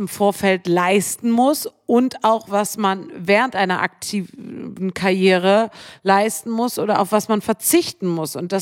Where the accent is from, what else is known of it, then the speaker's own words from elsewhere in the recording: Bremen, Germany; ich bin in Bremen aufgewachsen